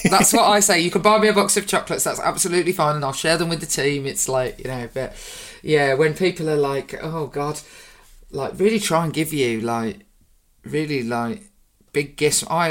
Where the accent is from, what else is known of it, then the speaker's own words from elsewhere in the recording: United Kingdom; I'm British.